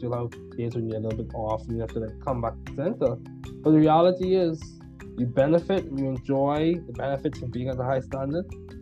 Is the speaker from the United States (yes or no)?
no; Bahamas; I'm from the Bahamas, so we say things a little differently.